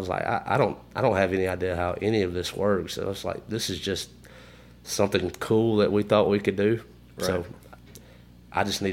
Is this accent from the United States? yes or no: yes; Kennedy, Alabama, United States; And that kind of reminds me of, like, growing up in Kennedy. Like, we're seated right between Columbus, Mississippi, and Tuscaloosa, Alabama.